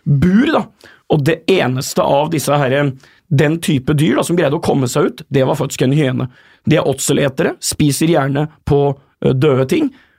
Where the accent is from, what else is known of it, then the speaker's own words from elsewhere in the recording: Tangen, Innlandet, Norway; oppe i Tangen, Stange kommune, der jeg kommer fra